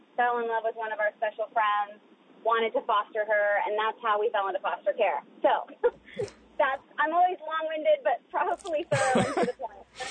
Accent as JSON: {"language": "English", "region": "Virginia", "country": "United States", "said": "But I'm from Virginia, so it's right."}